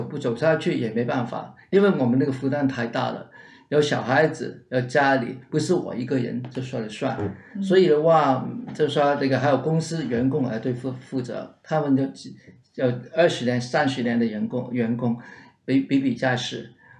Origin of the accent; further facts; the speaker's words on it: Hong Kong; 在1963年 温带飓风来香港，把我们的屋顶全部吹走。